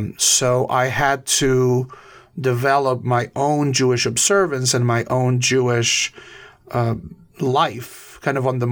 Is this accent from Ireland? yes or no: no; Colombia; I was born in Colombia 39 years ago to a middle-class Catholic family.